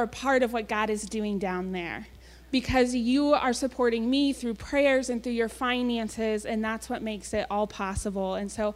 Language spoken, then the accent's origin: English; Maine, United States; even though born and raised in Maine, I struggle with winter a little bit, put on those layers.